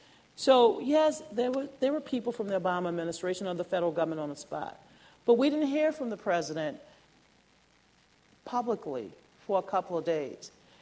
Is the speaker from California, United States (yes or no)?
no; New Orleans, Louisiana, United States; I'm a Gulf resident. I was born in New Orleans, born in Charity Hospital.